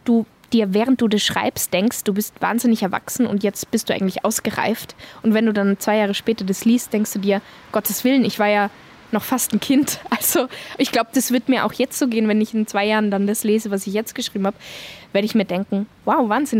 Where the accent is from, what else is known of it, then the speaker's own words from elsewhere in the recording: Tyrol, Austria; now in Germany; Ich bin so froh, wenn ich auch mal keinen Berg sehe, weil ich in Deutschland diese Weite genieße, die ich nirgendwo habe in Tirol.